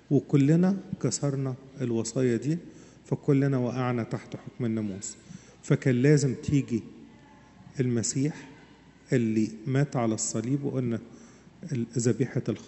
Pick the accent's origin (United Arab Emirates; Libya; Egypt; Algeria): Egypt; Upper Egypt; عندنا في الصعيد